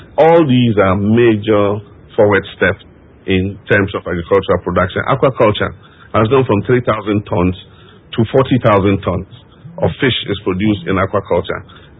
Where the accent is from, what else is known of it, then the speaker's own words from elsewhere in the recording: Tamale, Northern Region, Ghana; When I was a young boy growing up in Tamale, a lot of young people were involved in agriculture.